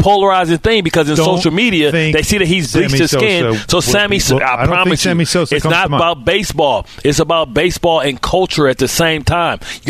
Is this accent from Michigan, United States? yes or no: yes; Detroit, Michigan, United States; Of course I know who Derek Jeter is. I'm from Detroit. I love Kalamazoo.